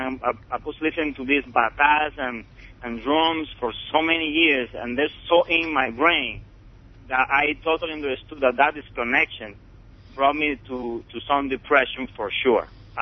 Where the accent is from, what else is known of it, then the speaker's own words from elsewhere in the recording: Cuba; I'm from Cuba, and I strongly believe that music is in every single thing that we do in our life